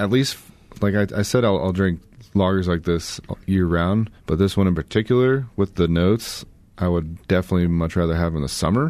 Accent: Kansas City, United States; So I grew up in the Kansas City area, so you see Mother's out there quite a bit.

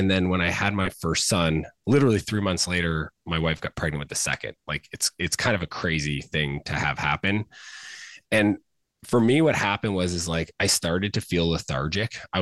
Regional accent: Canada; I grew up in Canada.

